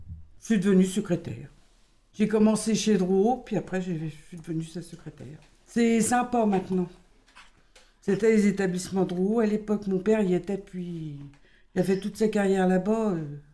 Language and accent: French; Troyes, Grand Est, France; born there; j'ai 62 ans, ancienne femme d'artisan. Je suis née à Troyes, au mois de décembre 54, dans le quartier où on est là, le quartier Croncel.